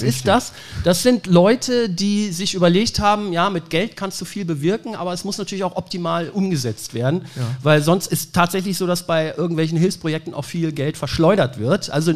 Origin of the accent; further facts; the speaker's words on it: Lower Saxony, Germany; Ich bin ja ursprünglich aus Niedersachsen.